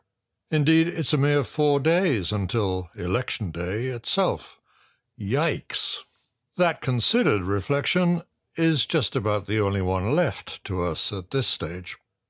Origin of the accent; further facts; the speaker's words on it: New York City, New York, United States; My hometown paper, The New York Times, headlined it as a year of 50 elections